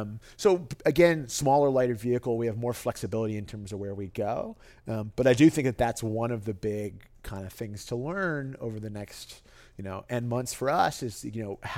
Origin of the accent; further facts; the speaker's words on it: New York City, New York, United States; Look, I grew up in New York City.